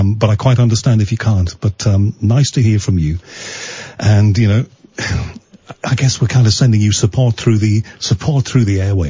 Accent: Liverpool, North West England, United Kingdom; when I was growing up in Liverpool, there weren't many

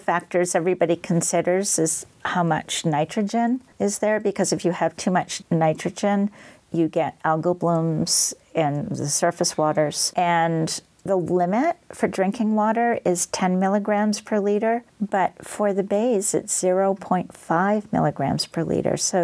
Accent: New England, United States; now in Orient, United States; I'm from New England originally. I'm living in Orient, New York.

